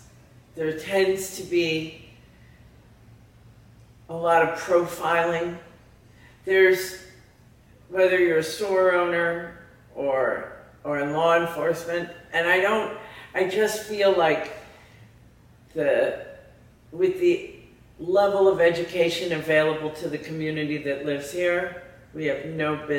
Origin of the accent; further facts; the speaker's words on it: Connecticut, United States; I grew up in Connecticut. Everyone in my family was white collar, they were lawyers and all that kind of thing.